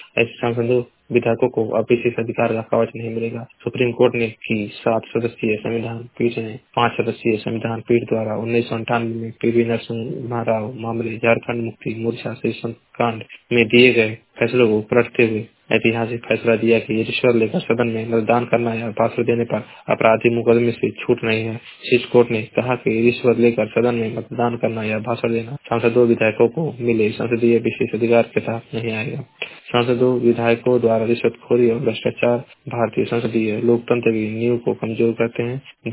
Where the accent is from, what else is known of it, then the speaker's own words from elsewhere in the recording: Uttar Pradesh, India; मैं जिला महाराजगंज का निवासी हूँ।